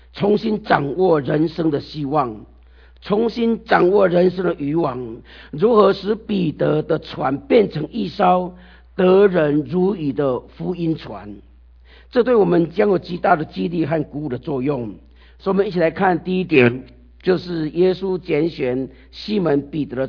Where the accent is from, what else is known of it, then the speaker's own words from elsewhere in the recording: Taiwan; 因为我是从台湾来，所以我台语比较顺一点。